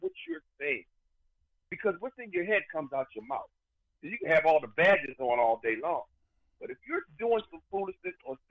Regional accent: Baltimore, Maryland, United States; I'm in Baltimore, Maryland. I grew up in Baltimore.

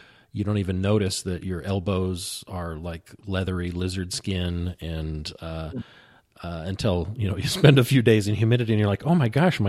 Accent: Colorado, United States; That's no big deal. I'm from Colorado.

